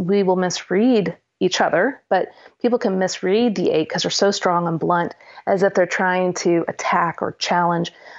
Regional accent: Midwest, United States; Yeah, I come from the Midwest, and we need huge, massive snowplows.

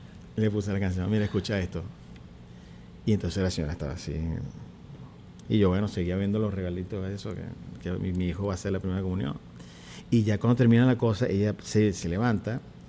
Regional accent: Venezuela; moved away; somos venezolanos, así estemos afuera, siempre estamos contigo, siempre vamos a empezar en Venezuela. Me encanta pensar todo el tiempo que yo quisiera regresar a mi Venezuela querida

